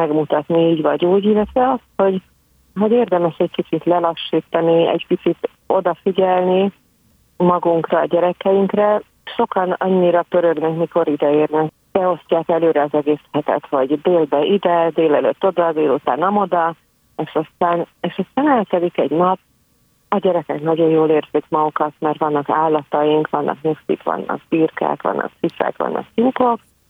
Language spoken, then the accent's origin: Hungarian; Zalaegerszeg, Zala, Hungary; bár városon nőttem fel, tehát gyerekként Zalaegerszegen éltünk a családdal, de mindig voltak körülöttünk a falusi nagyszülők, családrokonok